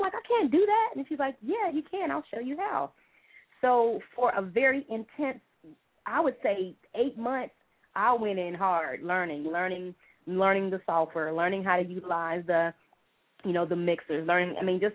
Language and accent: English; Little Rock, Arkansas, United States; now in Atlanta, United States; I live in Atlanta, but I'm from Little Rock, Arkansas.